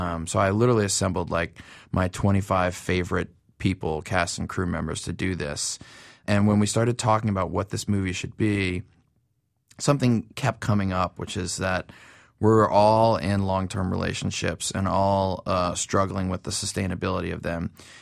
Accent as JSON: {"language": "English", "town": "New Orleans", "region": "Louisiana", "country": "United States", "tie": "born or raised there"}